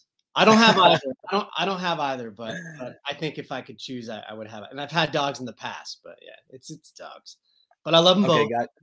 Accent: Coeur d'Alene, Idaho, United States; Place in North Idaho, a town called Coeur d'Alene, Idaho.

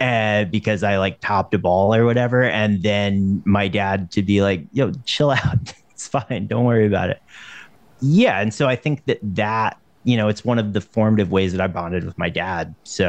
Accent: North Carolina, United States; I mean, you know, I grew up in Western North Carolina, which is just like crawling with golf courses.

